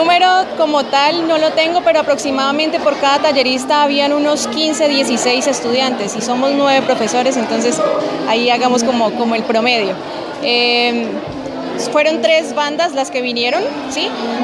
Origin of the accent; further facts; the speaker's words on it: Cauca, Colombia; Yo vengo del departamento del Cauca.